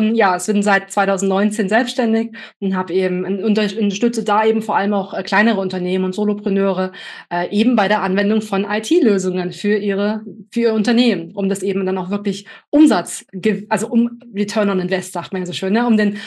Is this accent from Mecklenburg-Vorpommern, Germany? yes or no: yes; Anklam, Mecklenburg-Vorpommern, Germany; now in Frankfurt, Germany; Ich komme tatsächlich von der Küstenregion. Ich bin Anklam geworden. Also auf der anderen Seite